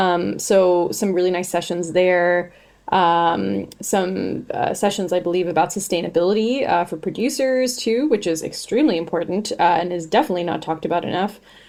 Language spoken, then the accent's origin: English; Canada; And maybe I'm a little biased because I'm Canadian